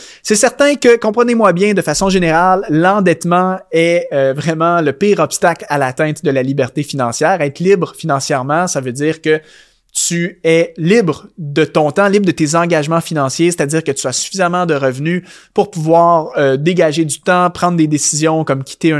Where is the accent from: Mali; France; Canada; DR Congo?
Canada; ton hypothèque, comme on dit chez nous au Canada.